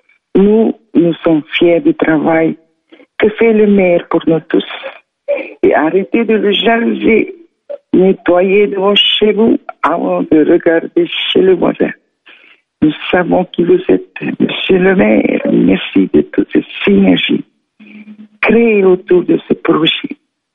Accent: Fatu Hiva, Marquesas Islands, French Polynesia; now in Papeete, French Polynesia; Nous aussi, nous sommes des Fatoufénois vivant à Papi.

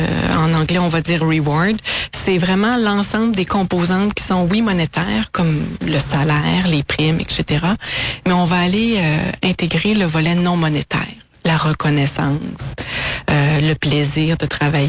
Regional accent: Canada; qui est très présente chez nous au Canada, en Amérique

